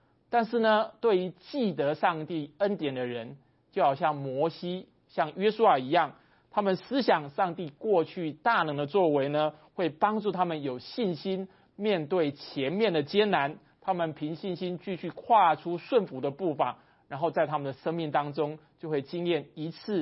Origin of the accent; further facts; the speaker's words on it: China; 我们中国人有句话是这样说的，君子报仇三年不晚